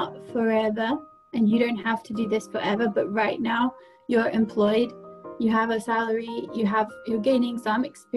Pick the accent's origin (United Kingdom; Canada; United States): United Kingdom; I didn't really want to stay in my home country because it was too much change. Like, it was moving back home with my family. My family are amazing, but I didn't want to live at home because I was used to my independence. And it was like stopping my job that I was used to. And it was living back in the UK